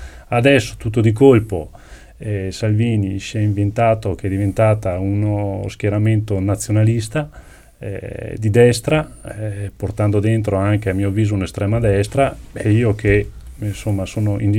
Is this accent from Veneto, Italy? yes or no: yes; Verona, Veneto, Italy; Io lo dico da veronese, ma anche da veneto